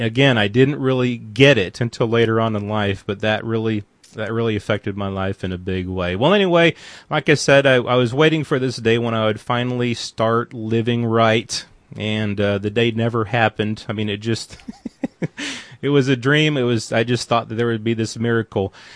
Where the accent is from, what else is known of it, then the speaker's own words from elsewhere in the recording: Waverly, Iowa, United States; We're going road tripping down the highways and back roads surrounding my hometown of Waverly, Iowa.